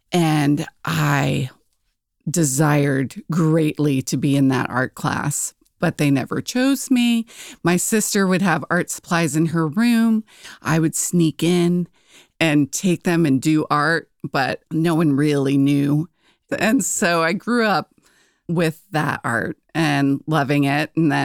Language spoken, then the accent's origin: English; New Jersey, United States; I grew up in New Jersey. That's most of my growing up time was spent in New Jersey. It was, I guess, your typical suburban experience. We lived about 45 minutes outside of New York City.